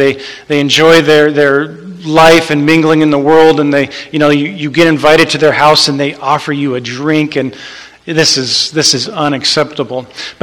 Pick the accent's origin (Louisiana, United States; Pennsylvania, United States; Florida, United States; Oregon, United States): Oregon, United States; That's my wife Jasmine and my son Judah. We're from Oregon.